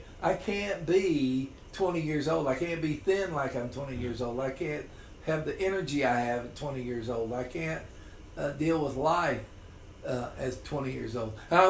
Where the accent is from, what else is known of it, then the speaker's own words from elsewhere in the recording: Oklahoma, United States; now in South Carolina, United States; Because my wife lives here, grew up here in South Carolina, and I grew up in Oklahoma.